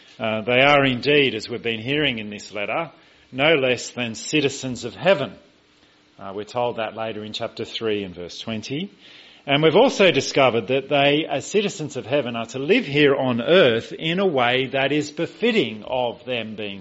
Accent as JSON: {"language": "English", "country": "Australia", "said": "Even though I, as an Australian, became a citizen of Britain"}